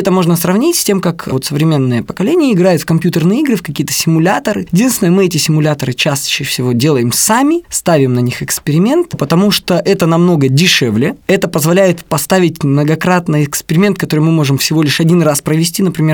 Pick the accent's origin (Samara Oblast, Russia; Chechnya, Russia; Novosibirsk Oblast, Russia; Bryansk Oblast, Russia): Novosibirsk Oblast, Russia; Berdsk; в моем родном городе Бердске, рядом с Новосибирском